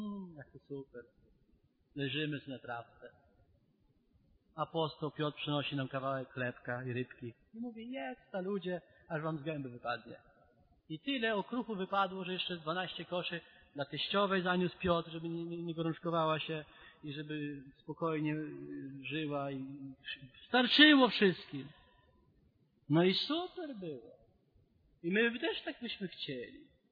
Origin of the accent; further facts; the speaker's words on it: Lublin Voivodeship, Poland; my z Lubelskiego, że warszawiacy to są warszawiacy.